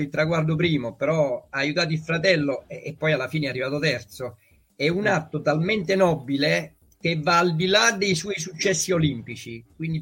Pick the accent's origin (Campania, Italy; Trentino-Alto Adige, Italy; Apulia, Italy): Campania, Italy; Ischia; io sono nato a Ischia, quindi io sono di Ischia.